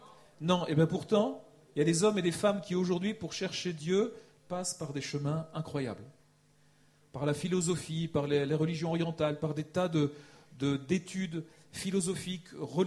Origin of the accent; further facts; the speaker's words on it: Brittany, France; moi, je suis breton et le désert, je ne suis pas trop habitué. Je connais les monts d'Arrée un peu